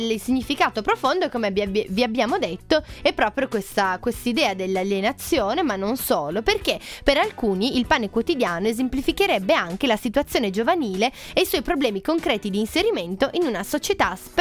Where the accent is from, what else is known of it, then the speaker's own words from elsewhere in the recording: Piedmont, Italy; in quanto piemontese, in quanto essendo qui al Politecnico di Torino